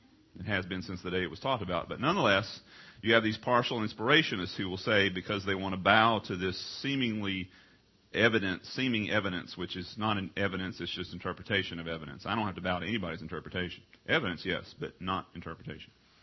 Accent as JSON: {"language": "English", "region": "Texas", "country": "United States"}